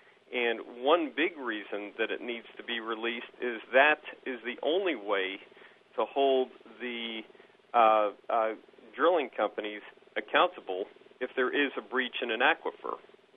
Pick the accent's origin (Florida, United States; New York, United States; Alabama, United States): New York, United States; now in Champaign, United States; I grew up in New York State, less than an hour away from Susquehanna County, Pennsylvania. I'm very familiar with the region